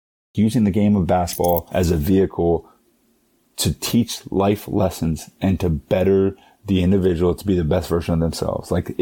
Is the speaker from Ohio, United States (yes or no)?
yes; Dayton, Ohio, United States; So I'm born and raised here in Dayton, Ohio.